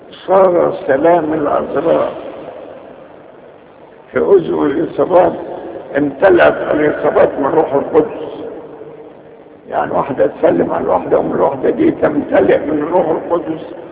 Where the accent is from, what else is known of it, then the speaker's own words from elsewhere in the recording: Egypt; ونبتهج ايضا انها زارت بلادنا مصر